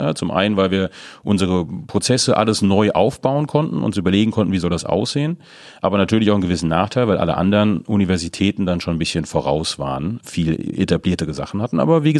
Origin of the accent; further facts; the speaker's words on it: Wiesbaden, Hesse, Germany; now in Neumünster, Germany; Bin eigentlich aus der Wiesbaden, aus der Rhein-Main-Gegend und bin sozusagen seit 8 Jahren jetzt hier Neumünsteraner.